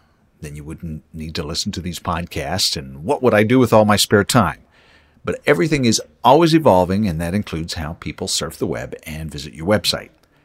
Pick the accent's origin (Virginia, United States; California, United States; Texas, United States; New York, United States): Texas, United States; Waco; I grabbed a web developer here in my hometown of Waco.